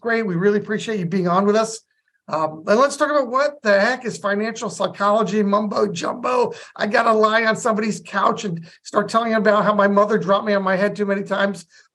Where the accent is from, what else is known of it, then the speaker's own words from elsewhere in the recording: West Orange, New Jersey, United States; I grew up in West Orange.